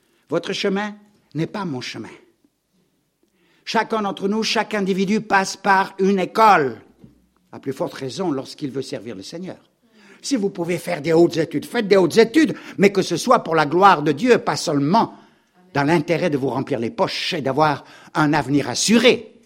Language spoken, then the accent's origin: French; Gabon; Je suis né là-bas au Gabon. J'ai grandi là-bas au Gabon.